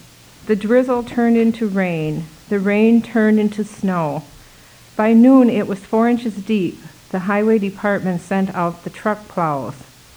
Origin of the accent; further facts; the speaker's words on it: Minneapolis, Minnesota, United States; when I was a young child growing up in Minneapolis and all the fun I had in the snow